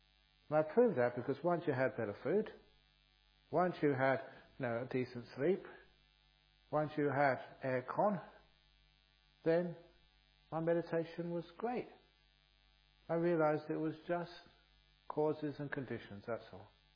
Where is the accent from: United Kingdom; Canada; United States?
United Kingdom; England; born there; So I was sleep deprived, malnourished, and I was born in England.